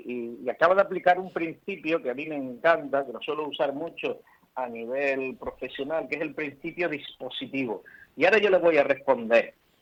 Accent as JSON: {"language": "Spanish", "country": "Spain", "said": "los españoles no somos españoles"}